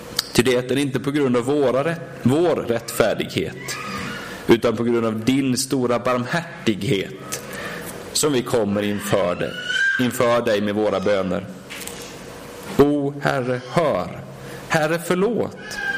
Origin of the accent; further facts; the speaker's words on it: Sweden; Jag bor i Sverige, jag är svensk, jag är del av Sverige.